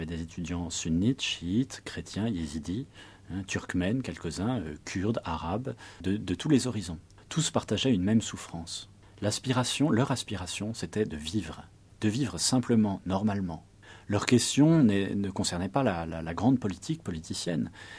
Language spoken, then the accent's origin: French; France; moi je suis français.